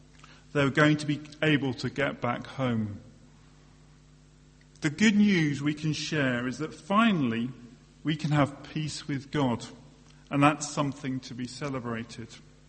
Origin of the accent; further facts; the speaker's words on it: England, United Kingdom; And I ran up to him and vigorously shook his hand, because I'm English